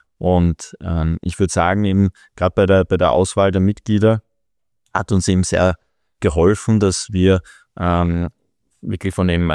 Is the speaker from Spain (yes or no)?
no; Vienna, Austria; dass meine Heimat in Österreich, in Wien ist